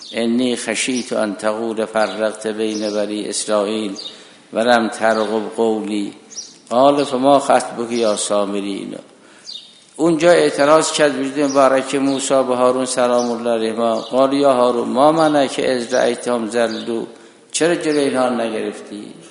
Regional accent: Iran; الان ما همه ایرانی هستیم، قبلا نیاکان ما زرتشت بودن، ما اسلام آوردیم.

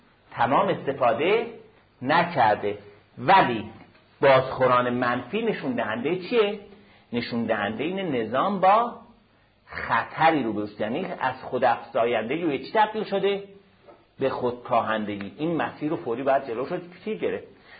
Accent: Iran; چون منی که الان فاسد هستم، من یه ایرانی هستم

